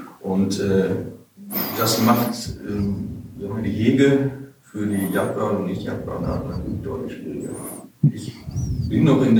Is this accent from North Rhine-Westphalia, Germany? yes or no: yes; North Rhine-Westphalia, Germany; Ich bin am Niederrhein aufgewachsen. Typische Niederwildgegend, dann lebe ich seit den 80er Jahren in Münsterland in typischen Niederwildgegenden.